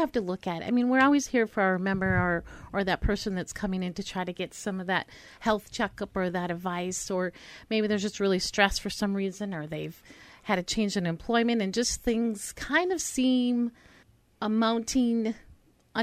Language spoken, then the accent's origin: English; Pine Island, Minnesota, United States; Yeah, I'm from Pine Island.